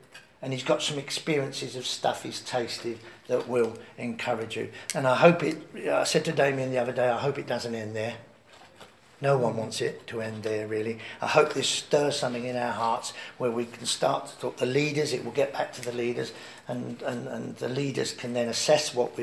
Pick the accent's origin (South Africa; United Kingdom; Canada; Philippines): United Kingdom; London; I'm from the East End. And sometimes I just say it as it is.